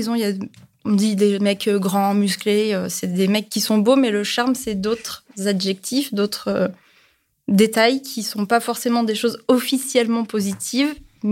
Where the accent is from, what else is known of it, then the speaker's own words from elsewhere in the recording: Toulon, Provence-Alpes-Côte d'Azur, France; je viens de Toulon. Donc, enfin, une provinciale.